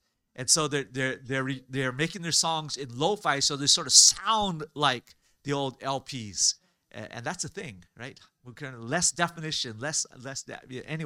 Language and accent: English; Hawaii, United States; growing up in Hawaii, I grew up wishing for a white Christmas.